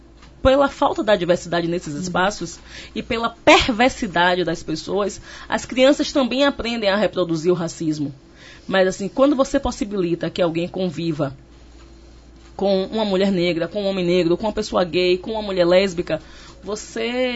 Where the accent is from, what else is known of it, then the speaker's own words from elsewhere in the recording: Bahia, Brazil; porque eu sou baiana, então lá na Bahia a gente tem o humor como característica nata